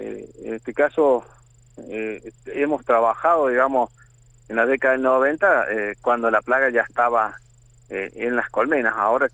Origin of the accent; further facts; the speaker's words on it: Argentina; como argentinos